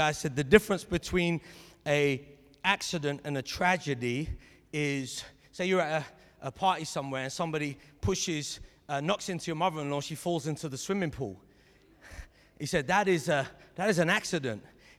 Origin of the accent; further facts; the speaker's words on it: London, United Kingdom; So, okay, let's just say I grew up in South London my whole life, council estate, single-parent family.